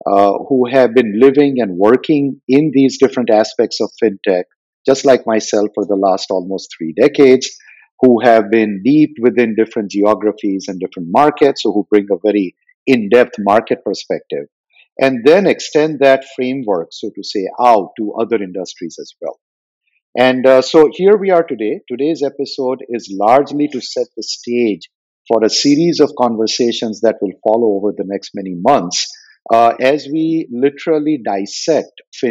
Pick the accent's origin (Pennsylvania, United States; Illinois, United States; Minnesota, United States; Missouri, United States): Illinois, United States; Chicago; born there; I was actually born in Chicago. My parents, like many Indian professionals, traveled to the U.S. in the early 60s.